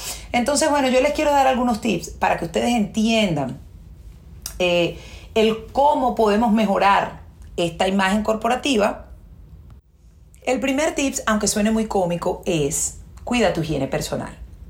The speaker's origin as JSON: {"language": "Spanish", "country": "Venezuela", "said": "si tú trabajabas en mi país, yo soy venezolana"}